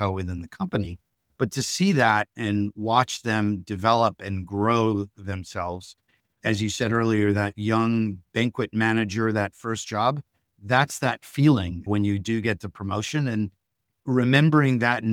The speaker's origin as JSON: {"language": "English", "region": "West Coast", "country": "United States", "said": "I'm originally from the West Coast, so getting closer to the West Coast for the first time in 20 years sounded like a good opportunity"}